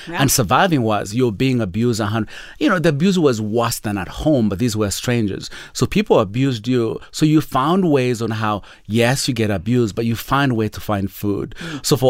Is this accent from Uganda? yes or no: yes; Uganda; born there; So I was born in Uganda